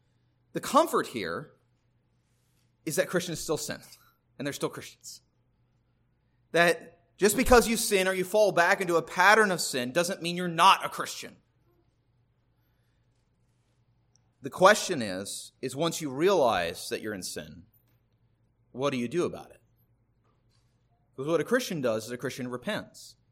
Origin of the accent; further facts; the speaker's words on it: California, United States; I grew up in Southern California. We'd go camping at the beach.